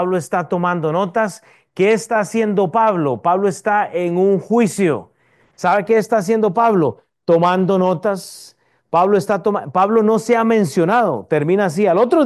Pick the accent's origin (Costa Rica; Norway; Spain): Costa Rica; born there; fue a Costa Rica, a mi país natal